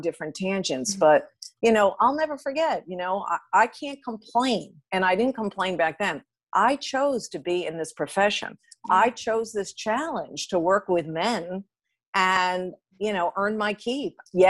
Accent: Long Island, New York, United States; I mean, we grew up in New York on Long Island, and, you know, he'd watch his teams with such passion, and highs and lows.

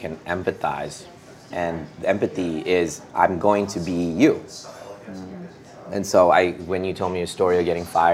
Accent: India; I think that's just part of being Indian. It's just part of the culture.

